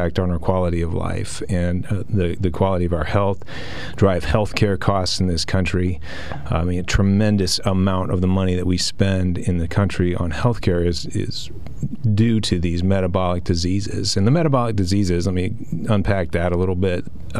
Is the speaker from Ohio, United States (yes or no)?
no; Indiana, United States; I'm from Indiana, not Indiana, Pennsylvania, but Indiana, the state.